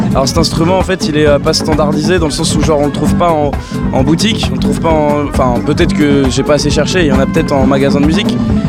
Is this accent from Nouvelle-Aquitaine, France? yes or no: no; Pays de la Loire, France; Je viens de Vendée.